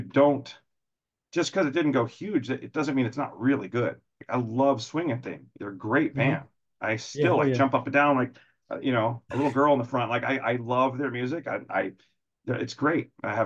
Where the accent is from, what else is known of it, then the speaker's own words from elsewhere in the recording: San Diego, California, United States; especially we're from San Diego. We drive 2 hours plus to get to LA.